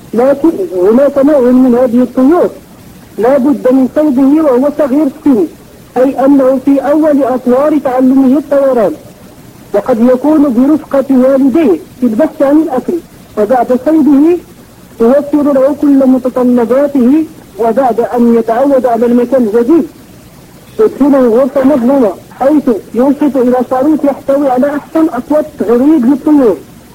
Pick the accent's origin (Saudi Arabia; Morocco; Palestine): Morocco; أنا من المغرب وعندي سؤال بارك الله فيكم